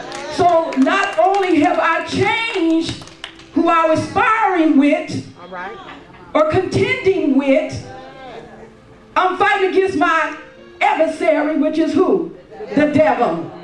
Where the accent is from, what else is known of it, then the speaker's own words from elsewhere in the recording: California, United States; I'm educated, but I'm from California.